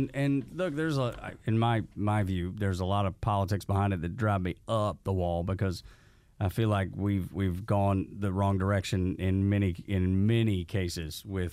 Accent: Georgia, United States; I love country people. I'm born and raised in Georgia.

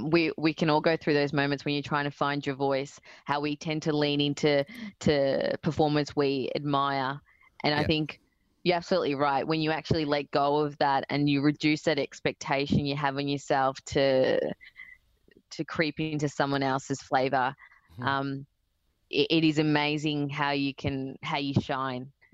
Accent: Australia; we're all Australian South Asians. We're all from Indian and Sri Lankan backgrounds.

